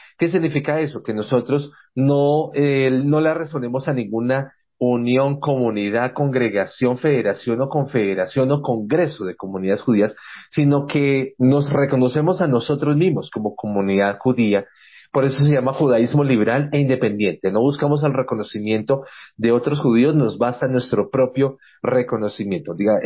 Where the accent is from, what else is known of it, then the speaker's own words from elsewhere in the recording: Colombia; born there; soy judío de nacimiento. Es importante aclarar inicialmente que yo nací en Colombia. Yo soy un judío colombiano